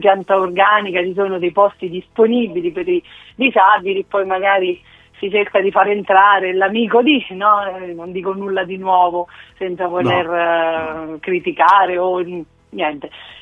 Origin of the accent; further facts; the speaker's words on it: Cupra Marittima, Marche, Italy; Esattamente, sono di Cupra Marittima, la provincia è Ascoli Piceno.